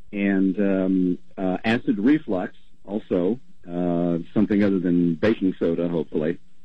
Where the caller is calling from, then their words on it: Wallops Island, Virginia, United States; I'm calling from Virginia, where I'm streaming your show.